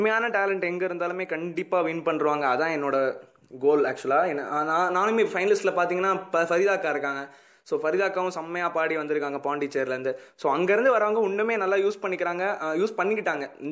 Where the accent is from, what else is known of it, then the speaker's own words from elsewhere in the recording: Chennai, Tamil Nadu, India; also born or lived in Melur; இப்போ நான் வந்து மதுரை பக்கத்தில் இருக்கிற ஒரு சின்ன கிராமம் மேலூர் அப்படிங்கிற ஒரு இடத்துல பிறந்தேன். அதுக்கப்புறமா ஒரு டூ இயர்ஸில் அம்மா அப்பா சென்னைக்கு தூக்கிட்டு வந்துட்டாங்க. ஸோ நான் அங்கே பிறந்து தான் வந்தேன். ஸோ ஃபுல்லாக தமிழ்நாடு தான் எனக்கு.